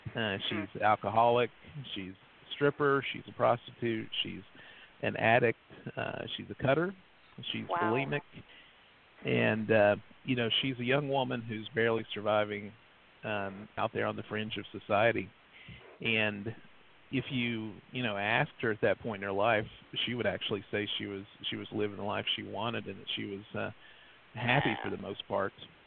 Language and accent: English; Virginia, United States; also born or lived in Tennessee / North Carolina; now in Bowling Green, United States; Yeah, I grew up in Southwest Virginia, lived in Northeast Tennessee, Western North Carolina, and now in Bowling Green, Kentucky with my wife's son.